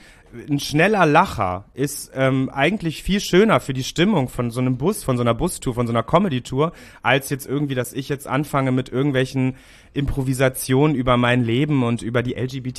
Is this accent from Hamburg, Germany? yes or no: yes; Hamburg, Germany; Ja, natürlich, ich bin geborener Hamburger.